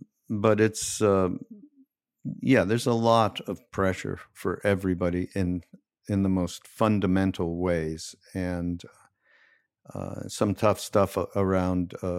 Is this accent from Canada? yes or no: yes; Canada; I'm from Canada